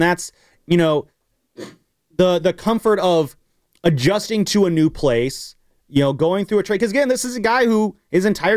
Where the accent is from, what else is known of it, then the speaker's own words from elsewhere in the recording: California, United States; I got nothing against Reardon. I'm from the East Bay, so you guys are just saying places that I assume exist.